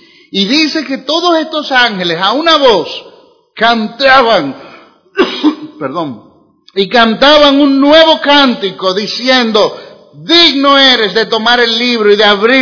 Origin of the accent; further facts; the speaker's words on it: Dominican Republic; born there; Somos dominicanos porque nacimos aquí